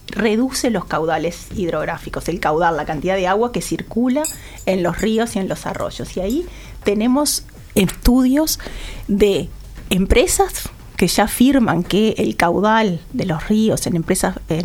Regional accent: Uruguay; Pensemos, como uruguayos, como ciudadanos de este país

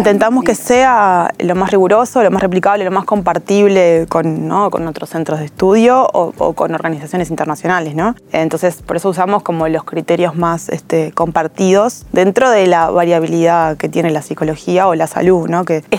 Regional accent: Paysandú, Uruguay; moved away as an adult; now in Montevideo, Uruguay; Paysandú.

